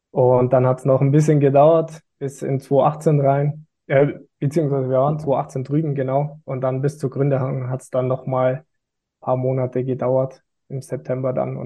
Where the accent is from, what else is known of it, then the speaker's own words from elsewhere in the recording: Kempten, Bavaria, Germany; Der hat sich in Kempten gegründet, also auch meine Heimatstadt.